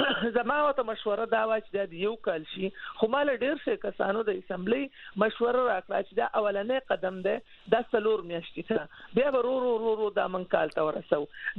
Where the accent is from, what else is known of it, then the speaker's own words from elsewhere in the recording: Swat, Khyber Pakhtunkhwa, Pakistan; زه د سوات نه یم